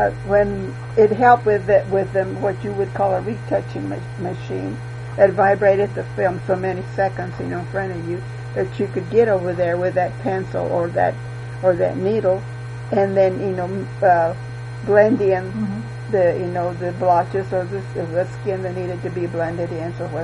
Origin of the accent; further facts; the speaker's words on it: Kansas, United States; growing up in Kansas, it's an experience. I mean, I enjoyed it.